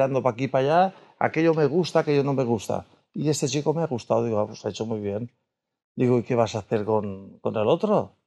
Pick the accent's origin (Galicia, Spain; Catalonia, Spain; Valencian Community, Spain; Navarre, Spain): Valencian Community, Spain; como yo soy muy valenciano, siempre me ha gustado cantar a Valencia